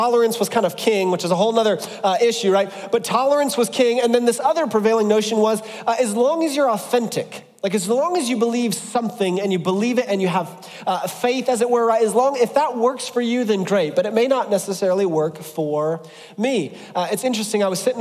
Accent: Ohio, United States; So I grew up in Southwest Ohio, and Southwest Ohio is nothing but farmland.

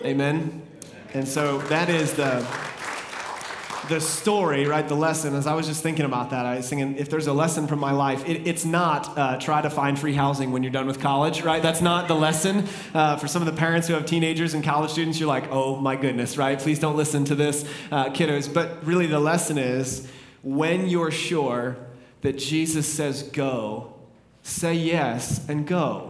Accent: Delaware, United States; I'm from Delaware, so like I can come here, offend everyone, and then leave. Like I just go back to Delaware

